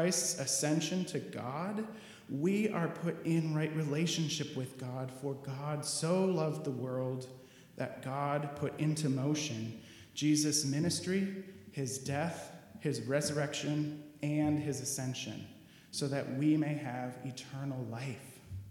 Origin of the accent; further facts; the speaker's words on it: Minneapolis, Minnesota, United States; Minneapolis is my hometown, and it's again waiting in fear and in hope for the outcome of this trial.